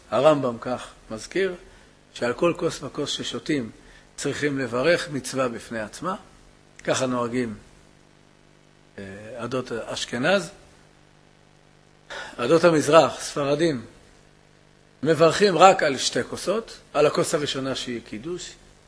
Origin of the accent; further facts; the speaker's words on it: Jerusalem, Jerusalem District, Israel; now in Bnei Brak, Israel; אנחנו ירושלמים בבני ברק